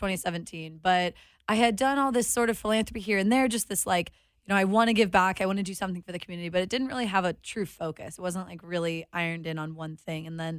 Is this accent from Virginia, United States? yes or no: no; San Francisco, California, United States; In San Francisco. Yeah, okay. Going back to San Francisco.